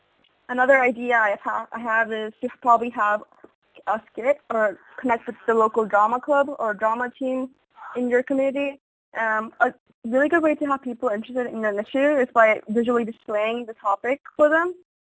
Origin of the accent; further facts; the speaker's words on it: Boston, Massachusetts, United States; I'm from Boston, so we have groups on harassment that work to help women recover and such.